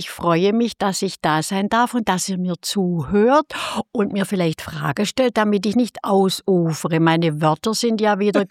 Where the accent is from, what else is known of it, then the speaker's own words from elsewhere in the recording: Rottenburg am Neckar, Baden-Württemberg, Germany; meinem Heimatdorf Himmendorf, wo ich herstamme. Ich komme ja geburtenmäßig vom Neckarvorland. Himmendorf gehört zu Rodenburg am Neckar. Da bin ich aufgewachsen